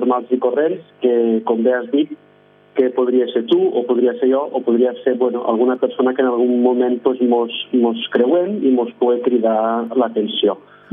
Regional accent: Tortosa, Catalonia, Spain; now in Barcelona, Spain; jo soc de Tortosa, però visc a Barcelona

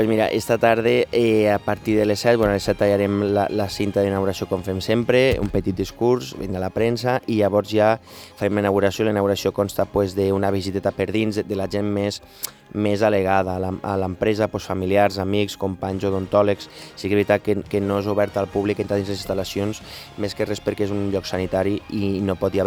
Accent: Tortosa, Catalonia, Spain; la ciutat d'on soc jo, que soc tortosí.

